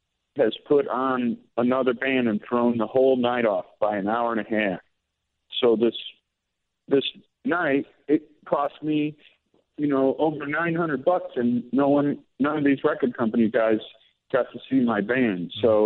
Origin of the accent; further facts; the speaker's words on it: Batavia, United States; I grew up in Batavia, but my family doesn't have a house anymore, but we still have the lake house.